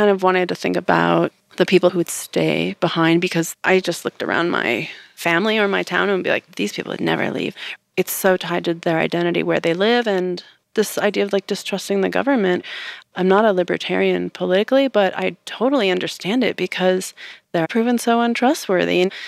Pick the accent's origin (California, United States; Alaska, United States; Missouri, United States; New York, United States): California, United States; I come from the Mojave Desert. I was born in Owens Valley, named for Owens Lake, which today is not really much of a lake at all.